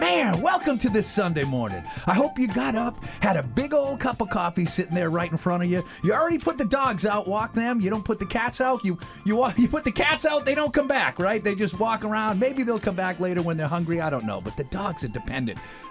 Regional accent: United States; But I'm proud to be an American. And beyond the fact that I'm an American, I'm a veteran.

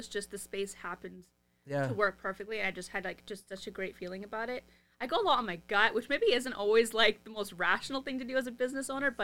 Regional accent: Vancouver, British Columbia, Canada; but like, I grew up in Vancouver, so I was like, yeah.

